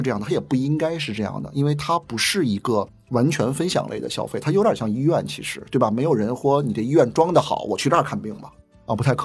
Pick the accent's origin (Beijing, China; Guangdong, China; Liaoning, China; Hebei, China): Beijing, China; Dongcheng; 因为我自己就是东城区长大的，对东城区其实很有感情。